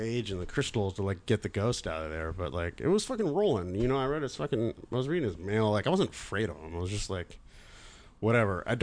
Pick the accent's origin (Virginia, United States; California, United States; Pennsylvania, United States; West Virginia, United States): California, United States; Danville; the address was from my hometown in Danville, where I grew up.